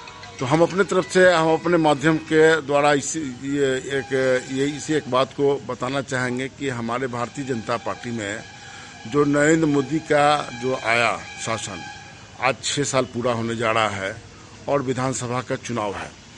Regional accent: Samastipur, Bihar, India; इस नाते भी समस्तीपुर में इस बात का चर्चा है कि हमारे समस

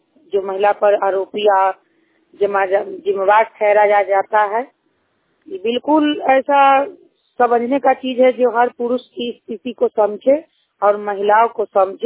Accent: Bihar, India; गुरमिया के रहने वाली हूँ, वैशाली जिला से।

